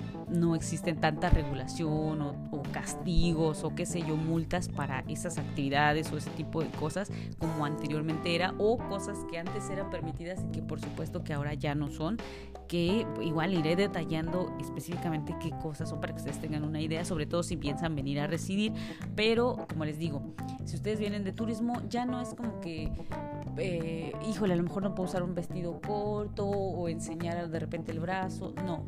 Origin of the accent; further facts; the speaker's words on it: Mexico; now in Dubai, United Arab Emirates; yo como mexicana me he sentido en un ambiente cálido por parte de los locales.